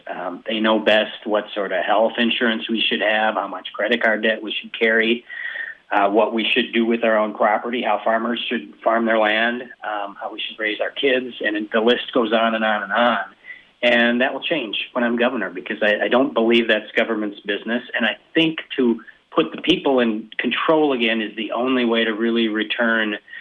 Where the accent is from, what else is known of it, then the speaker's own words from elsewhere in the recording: Detroit Lakes, Minnesota, United States; now in Plymouth, United States; As you mentioned, I grew up in Detroit Lakes. My wife was born and raised in Crookston, and we went to school in Moorhead. So we are children of northwestern Minnesota. We've been in Plymouth now for 20 years or so.